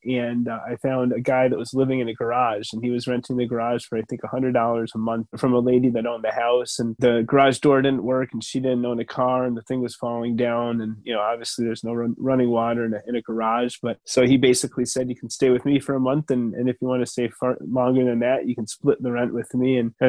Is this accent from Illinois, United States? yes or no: yes; Evanston, Illinois, United States; I grew up in Evanston, great family, AP student in high school, went to college on a full academic scholarship.